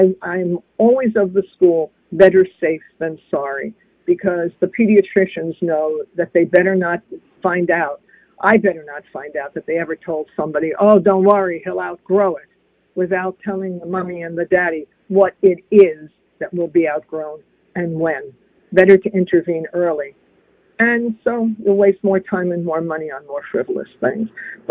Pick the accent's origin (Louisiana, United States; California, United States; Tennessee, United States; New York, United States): New York, United States; Brooklyn; my best friend from childhood, with whom I grew up in Brooklyn